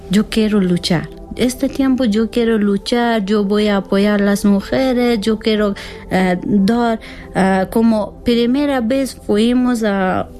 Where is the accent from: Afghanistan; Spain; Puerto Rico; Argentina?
Afghanistan; Spanish is a second language; Ahora sí, soy de Afganistán.